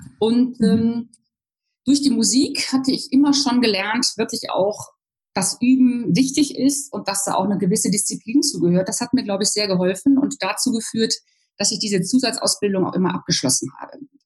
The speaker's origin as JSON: {"language": "German", "region": "North Rhine-Westphalia", "country": "Germany", "tie": "born or raised there", "said": "ich bin ein Kind aus dem Ruhrgebiet. Mein Bruder sagt immer, wir sind auf Kohle geboren."}